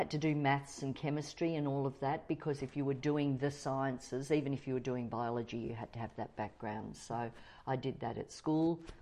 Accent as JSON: {"language": "English", "town": "Sandringham", "region": "Victoria", "country": "Australia", "tie": "born or raised there", "also_born_or_lived": "Brighton, Australia", "said": "Yes, yeah, so I was born in Brighton and then we moved to Sandringham. So we're only a couple of streets from the beach."}